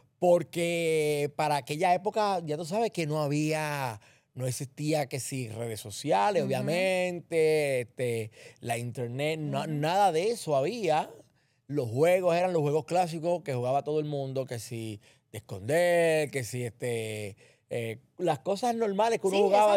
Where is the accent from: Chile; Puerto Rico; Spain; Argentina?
Puerto Rico; Santa Isabel; En mi casa, yo soy natural de Santa Isabel, soy del sur.